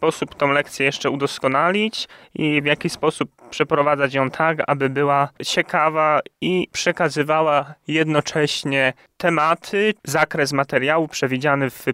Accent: Krotoszyn, Greater Poland Voivodeship, Poland; Ja jestem z Krotoszyna

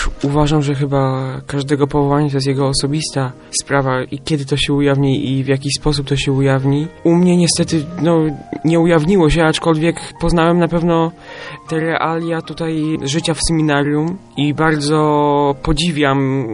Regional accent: Sośnie, Greater Poland Voivodeship, Poland; jestem chyba jednym z najstarszych uczestników. Jestem z Sośni, to jest mała parafia, praktycznie granica już Wielkopolski.

